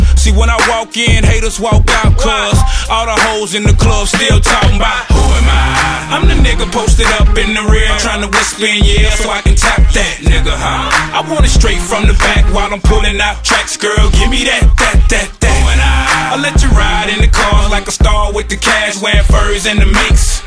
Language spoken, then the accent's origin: English; the South, United States; Y'all niggas forgot I was from the South, huh?